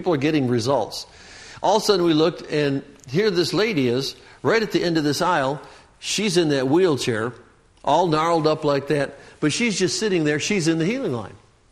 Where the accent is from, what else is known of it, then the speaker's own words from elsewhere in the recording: Michigan, United States; I grew up in Michigan, so I'd say like trying to walk in snow.